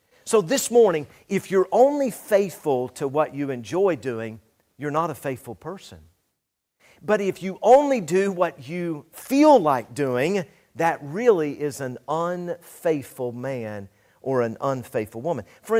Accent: Tennessee, United States; Now when I grew up in Tennessee, we used to say the word, well, I reckon so, all right?

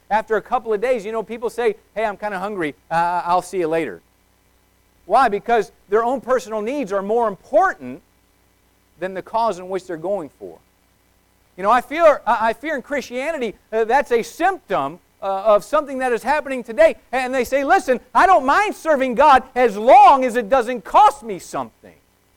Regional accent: Tucson, Arizona, United States; Now, I grew up in Tucson, Arizona

